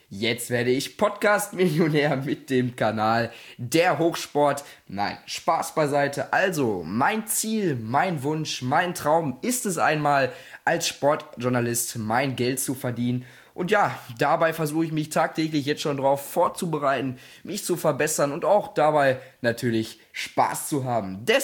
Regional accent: Gelsenkirchen, North Rhine-Westphalia, Germany; ich komme aus Gelsenkirchen

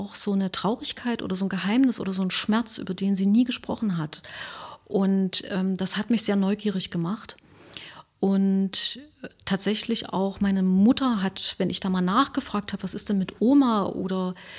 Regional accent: Germany; Ich bin aus Deutschland und gut ist.

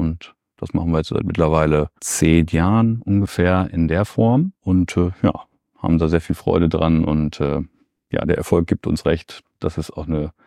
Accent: Verl, North Rhine-Westphalia, Germany; born or raised there; also born or lived in Bielefeld

